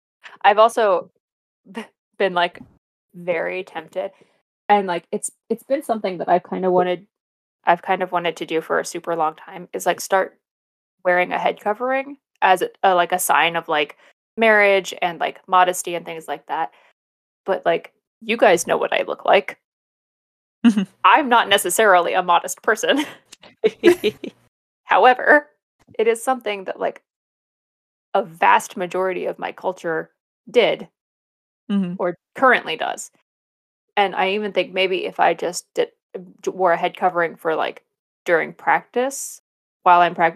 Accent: West Virginia, United States; I could see, like, literally the town, which is smaller than the town I grew up in West Virginia.

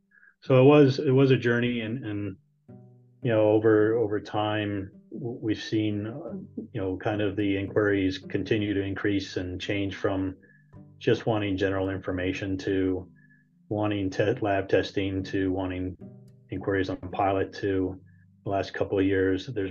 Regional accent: Virginia, United States; Sure, I grew up in Virginia and on the East Coast of the U.S. and got my bachelor's degree in chemical engineering.

